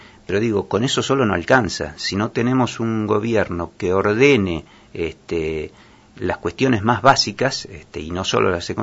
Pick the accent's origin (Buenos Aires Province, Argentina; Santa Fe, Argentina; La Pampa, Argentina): Buenos Aires Province, Argentina; General Madariaga; había asumido responsabilidades en mi pueblo natal, en Madariaga